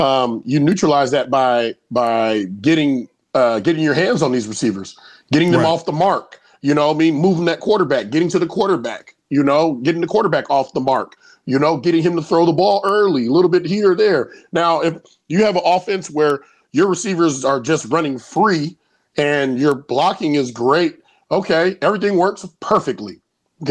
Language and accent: English; California, United States; because, you know, I'm from California, the show me state, you know, until you show me something, you've done nothing.